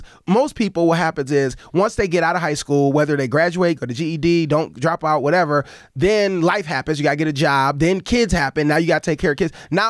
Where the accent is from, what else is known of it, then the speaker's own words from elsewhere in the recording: Buffalo, New York, United States; I grew up in Buffalo. I grew up in Central Park over by Bennett High School, which is the hood, right?